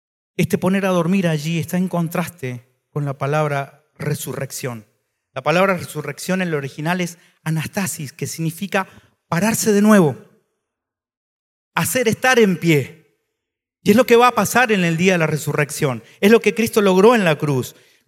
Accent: El Salvador; born there; Yo nací en El Salvador.

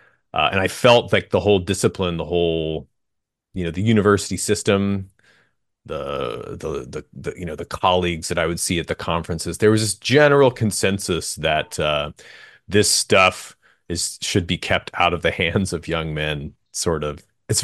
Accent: Texas, United States; I grew up in Texas. I went to a public school

